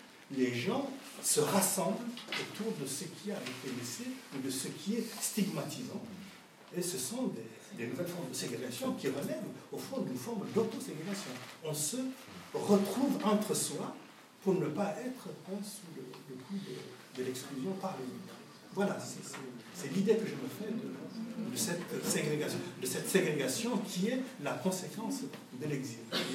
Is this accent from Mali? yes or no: yes; Mali; moved away; il y avait une impossibilité de rentrer au Mali, de New York, parce que j'avais un passeport français. Donc, je ne pouvais pas rentrer dans mon pays d'origine